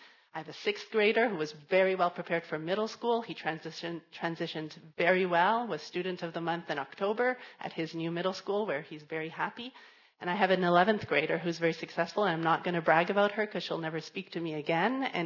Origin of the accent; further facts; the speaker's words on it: Tallahassee, Florida, United States; I am from Tallahassee, so lucky for me, it's easy to come here.